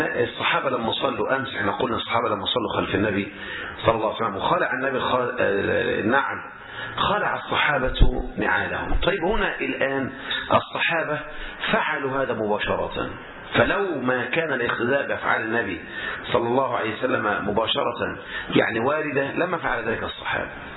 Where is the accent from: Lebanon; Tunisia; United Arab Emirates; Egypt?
Egypt; زي مثلا إحنا مثلا عندنا في مصر الآن عندهم موضة تسمى موضة الخنافس